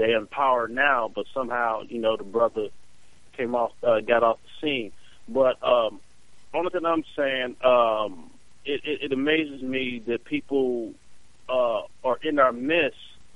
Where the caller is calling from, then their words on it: Indiana, United States; I'm calling from Indiana.